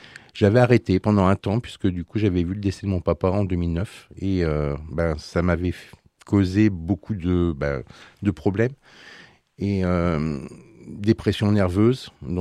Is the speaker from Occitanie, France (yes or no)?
no; Mâcon, Bourgogne-Franche-Comté, France; also born or lived in Saint-Étienne; now in Chauvigny, France; Alors, moi, je suis originaire de la Saône-et-Loire, Mâcon.